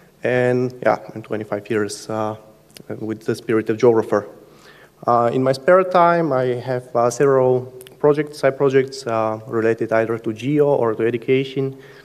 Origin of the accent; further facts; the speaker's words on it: Bulgaria; now in Netherlands; I'm from Bulgaria